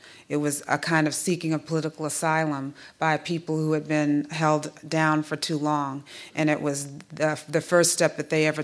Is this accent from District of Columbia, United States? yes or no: yes; Washington, District of Columbia, United States; growing up in Washington, my mother went to a great deal of trouble to make sure that I went to an integrated school